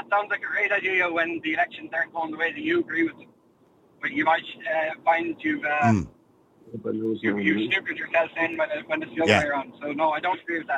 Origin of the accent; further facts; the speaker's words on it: Connacht, Ireland; I think, so I'm from Galway East.